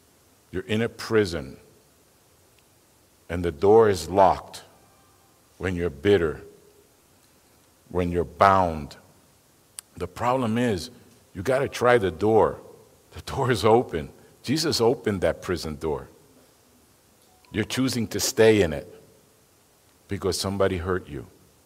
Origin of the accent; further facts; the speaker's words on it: Bronx, New York, United States; because I'm from the Bronx. She's from New York, but I'm from the Bronx. It's even worse there.